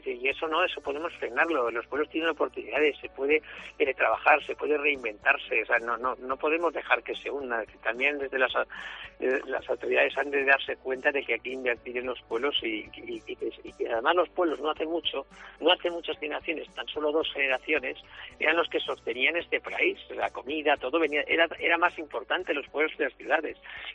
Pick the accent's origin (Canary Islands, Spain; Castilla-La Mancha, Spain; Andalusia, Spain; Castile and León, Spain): Castile and León, Spain; León; Y es como las médulas de mi tierra, el León.